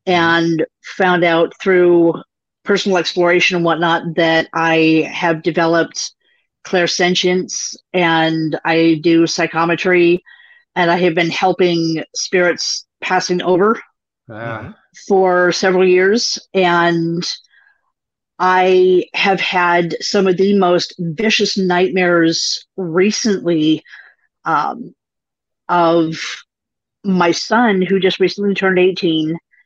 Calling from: Bellevue, Washington, United States; Bellevue, Washington, Pacific Northwest.

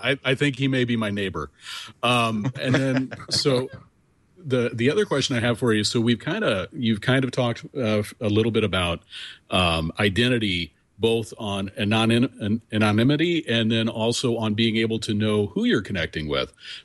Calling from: St. Louis, Missouri, United States; Tread lightly on the Midwest. I'm calling in from St. Louis.

